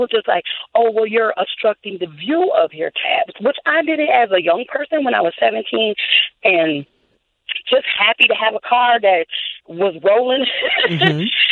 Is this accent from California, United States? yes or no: no; St. Paul, Minnesota, United States; I'm in my 40s also, was raised, born and raised in St. Paul. And my mom happened to move us out of St. Paul into the Roseville, Lauderdale area